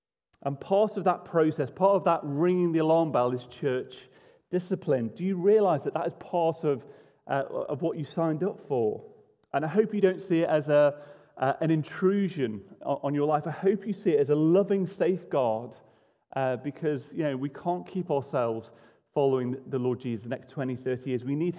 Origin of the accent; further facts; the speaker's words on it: United Kingdom; I don't want to try and, as a British person, cross that line where their private life is their private life.